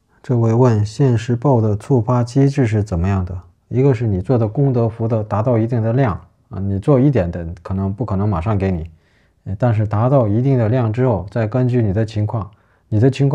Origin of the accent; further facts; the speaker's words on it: China; 因为在我们中国人，至少他还有基本的福报